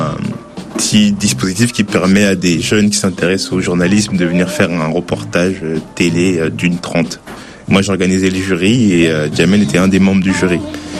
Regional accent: Épinay-sur-Seine, Île-de-France, France; je viens d'Épinay, sur Seine.

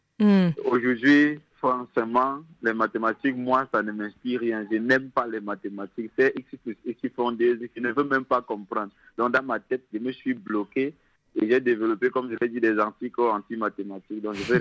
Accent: Cameroon; il y a une grève chez nous au Cameroun des professeurs de matières scientifiques

